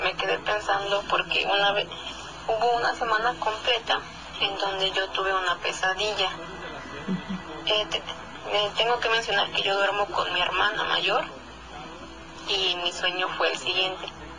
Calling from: San Luis Potosí, Mexico; de San Luis Potosí.

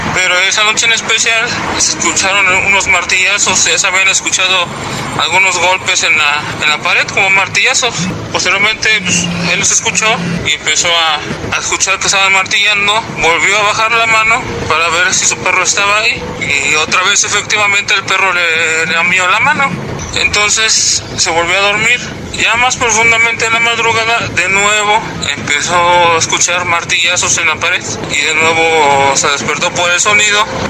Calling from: Atizapán, State of Mexico, Mexico

